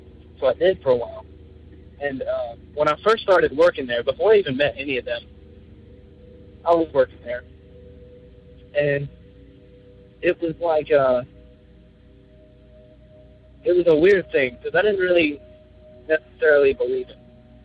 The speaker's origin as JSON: {"language": "English", "region": "Alabama", "country": "United States", "said": "I'm from Alabama"}